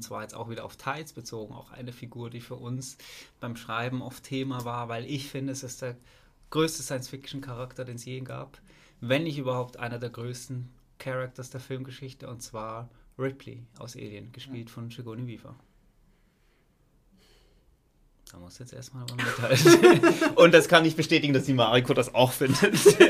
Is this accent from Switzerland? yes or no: yes; Basel, Basel-Stadt, Switzerland; Ich bin Basler